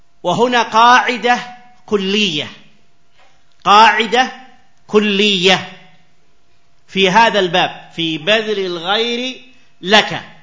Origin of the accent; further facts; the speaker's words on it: Saudi Arabia; المجمعة منطقة عندنا في السعودية.